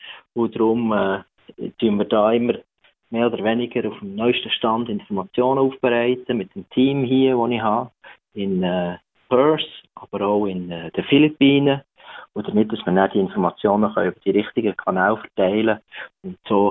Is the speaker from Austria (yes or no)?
no; Switzerland; now in Australia; wenn du Auswanderer aus der Schweiz und dann in die Fremde gehst